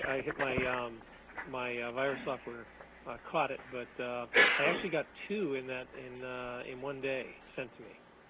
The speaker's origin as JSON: {"language": "English", "town": "Cape Cod", "region": "Massachusetts", "country": "United States", "said": "Massachusetts, Cape"}